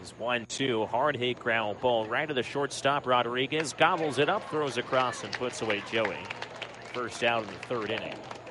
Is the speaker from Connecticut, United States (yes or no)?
yes; Connecticut, United States; also born or lived in Pennsylvania; and then born and raised in Connecticut then. So I always explain to people, I was born in Pennsylvania. That's where my birth certificate is. People said, well, you're from Connecticut. I agree